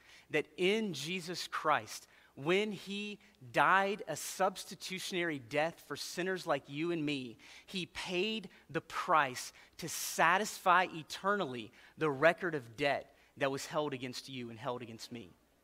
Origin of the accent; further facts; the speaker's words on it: Georgia, United States; also born or lived in West Virginia; when I grew up in Georgia and then in West Virginia and in a military family, we moved around a lot.